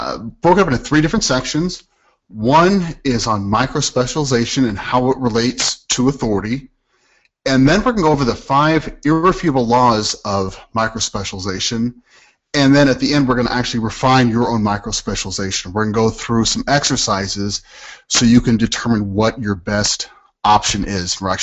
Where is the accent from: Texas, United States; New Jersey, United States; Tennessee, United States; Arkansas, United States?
Texas, United States; but I'm from Texas, so I'm using steak as an example here.